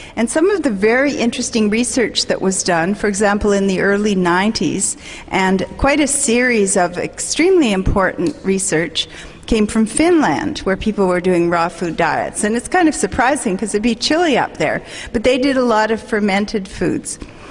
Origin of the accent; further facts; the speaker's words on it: Canada; I'm from Canada, but I've been many, many places